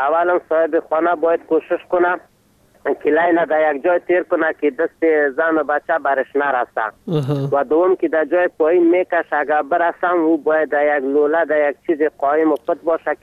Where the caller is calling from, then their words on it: Ghoryan, Herat, Afghanistan; افغان هستیم از غربان به تماس شدیم.